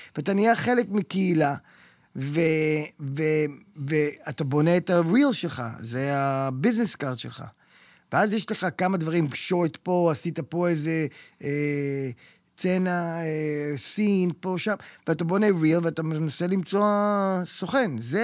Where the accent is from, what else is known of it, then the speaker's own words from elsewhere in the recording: United States; also born or lived in Israel; אני נולדתי בישראל, אבל אני גדלתי באמריקה מגיל 9